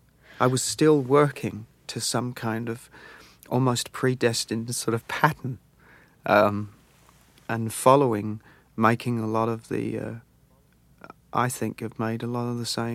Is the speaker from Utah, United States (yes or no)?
no; Atlanta, Georgia, United States; But when I was growing up in South Atlanta, yeah, I used to talk like